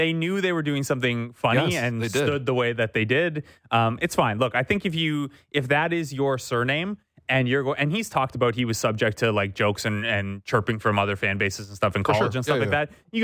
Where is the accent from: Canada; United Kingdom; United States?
Canada; as a Canadian basketball community